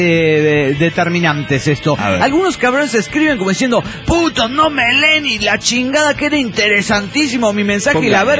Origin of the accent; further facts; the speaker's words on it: Argentina; Soy argentino, soy emotivo.